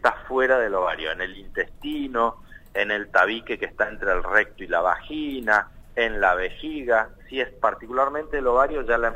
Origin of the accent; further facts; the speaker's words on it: Neuquén, Argentina; les recuerdo que yo soy neuquino